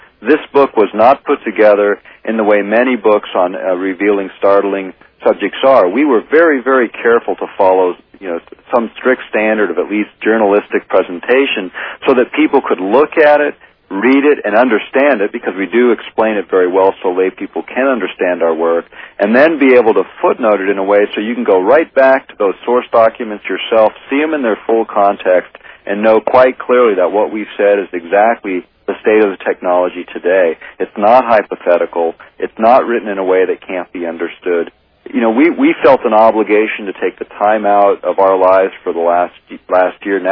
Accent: United States; And that just does not sit well with me as an American.

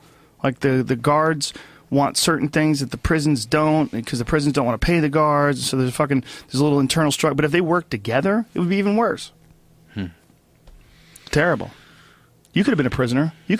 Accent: Newton, Massachusetts, United States; It's like pretty easy life growing up in Newton, Massachusetts.

